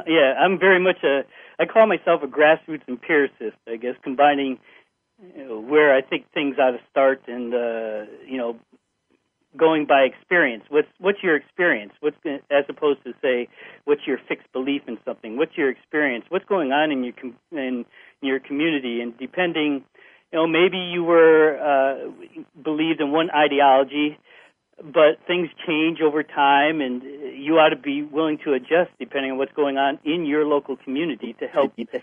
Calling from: Connecticut, United States; You know, I'm calling from Connecticut, and not far away is Hartford.

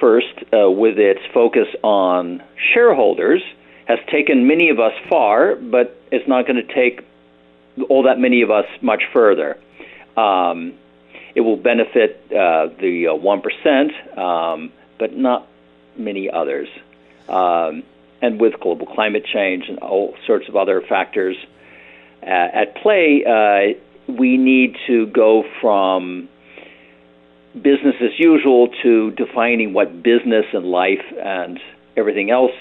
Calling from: Berkeley, California, United States; Berkeley, California.

